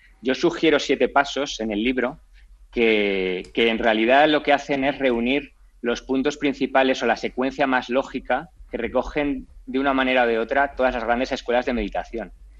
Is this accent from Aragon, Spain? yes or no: yes; Aragon, Spain; yo además como aragonés, aunque también tengo familia también en el País Vasco